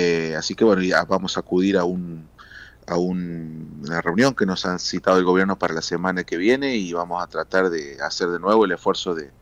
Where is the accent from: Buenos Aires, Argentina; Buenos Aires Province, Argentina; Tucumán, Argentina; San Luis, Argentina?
San Luis, Argentina; Bueno, yo soy de San Luis, imagínese que pocas veces en mi vida he visto la cantidad de población de mi provincia en un solo acto